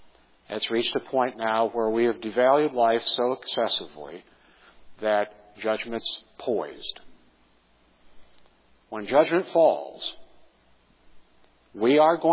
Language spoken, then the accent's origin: English; New York, United States; moved away as an adult; I was born in New York. I lived the first 22 years of my life in the state of New York.